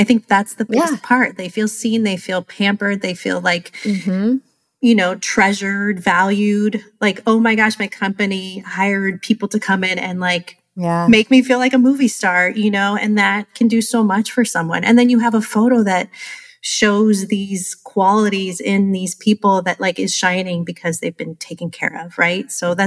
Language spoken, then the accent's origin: English; California, United States; now in Rhode Island, United States; when I first moved here 20 years ago, I'm originally from California, I started working for a local newspaper, the business newspaper.